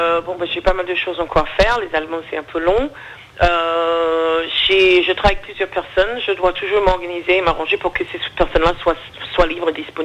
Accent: Florida, United States; French is a second language; moved away as an adult; also born or lived in New York; now in France; La Floride, c'était assez rural, j'ai grandi dans une ferme, voilà, donc je suis partie vers New York vivre avec ma mère

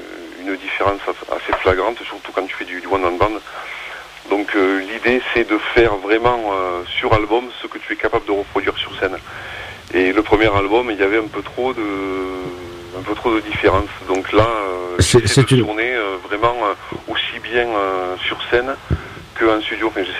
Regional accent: Provence-Alpes-Côte d'Azur, France; now in Nîmes, France; Mais je suis du Var, mais bon, oui, ça fait quelques années que je suis sur Nîmes, oui.

